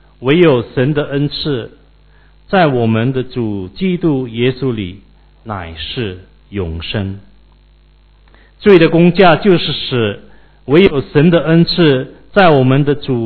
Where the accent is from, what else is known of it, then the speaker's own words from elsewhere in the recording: Malaysia; 以前我在小时候在马来西亚